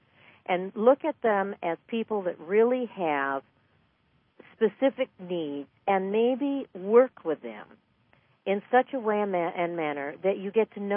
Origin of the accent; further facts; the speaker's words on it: Los Angeles, California, United States; Well, I grew up in Los Angeles proper. I lived for many, many years in Inglewood and Burbank and Glendale and Burbank.